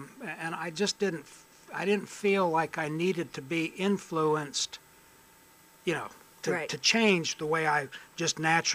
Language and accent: English; York, South Carolina, United States; Yeah, I was raised in York, South Carolina, which is over in the Rock Hill area.